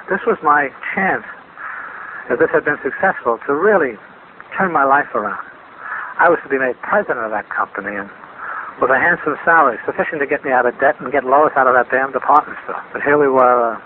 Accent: Vermont, United States; born or raised there

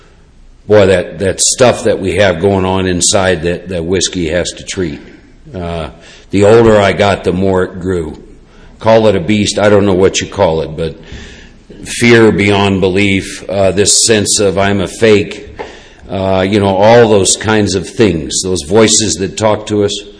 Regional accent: Iowa, United States; born or raised there

